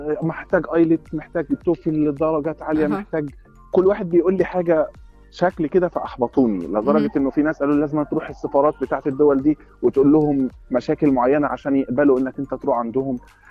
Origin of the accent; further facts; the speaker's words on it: Palestine; now in Egypt; بصراحه بصي انا اصلا من فلسطين, فقاعد هنا في مصر بقالي 4 سنين